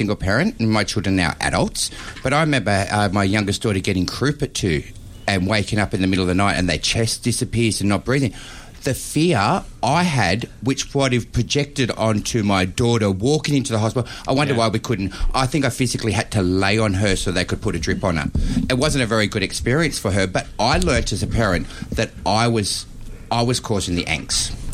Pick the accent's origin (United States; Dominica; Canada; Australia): Australia; Sydney, New South Wales; I'm from Sydney